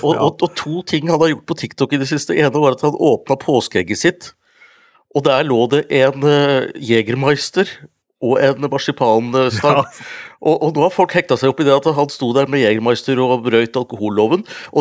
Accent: Hunndalen, Innlandet, Norway; da kunne du se hjemme i Hunndalen der jeg vokste opp

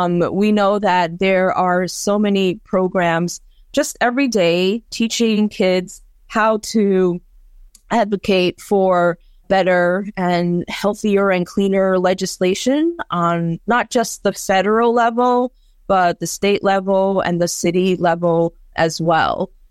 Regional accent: New York, United States; my generation, when I grew up in New York, we never had to think about it like that.

